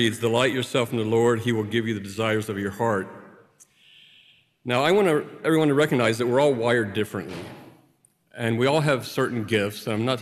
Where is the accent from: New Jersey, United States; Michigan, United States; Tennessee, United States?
Tennessee, United States; But at the supper table, I grew up in Tennessee